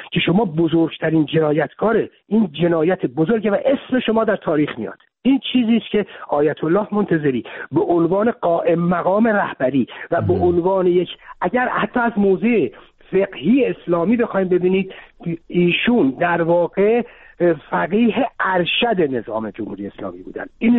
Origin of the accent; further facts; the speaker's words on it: Iran; ما به عنوان یک ایرانی وظیفمون چیه؟